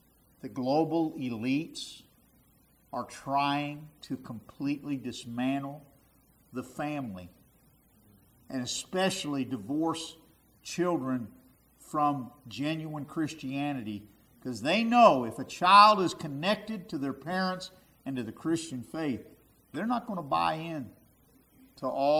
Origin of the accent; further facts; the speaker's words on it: Cincinnati, Ohio, United States; I grew up in Cincinnati. They never canceled school hardly for anything.